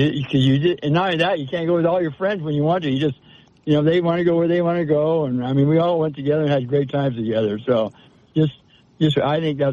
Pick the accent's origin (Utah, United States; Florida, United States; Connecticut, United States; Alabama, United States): Utah, United States; Salt Lake City; I grew up in the 50s and 60s. And I remember as I grew up in Salt Lake.